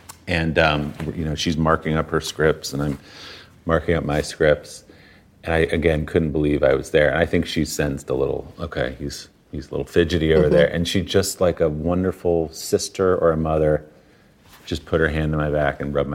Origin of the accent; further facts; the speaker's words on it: New York, United States; I grew up in the New York area at the dawn of hip-hop, when it was becoming a big mainstream art form. I went to college in Nashville